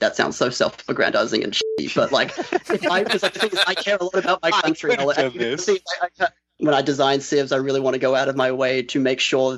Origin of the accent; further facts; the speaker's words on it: Australia; As an Australian, I do look at my surroundings and just really fall in love